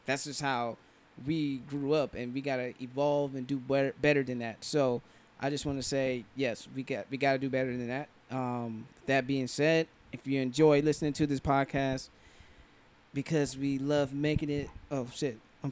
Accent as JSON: {"language": "English", "region": "California", "country": "United States", "tie": "born or raised there", "said": "And especially that they were in my hometown in the Bay Area."}